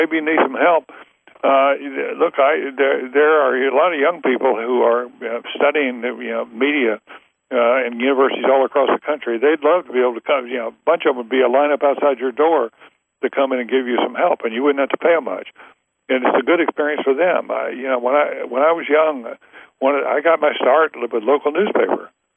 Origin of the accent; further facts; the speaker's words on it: the South, United States; I grew up in the South. On a dirt road in the South.